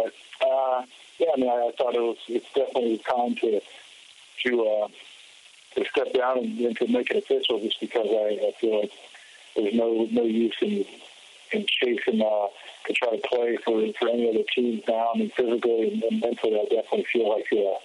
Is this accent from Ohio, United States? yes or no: yes; Cincinnati, Ohio, United States; And then I got to go play a season for my hometown team, the Cincinnati Bengals.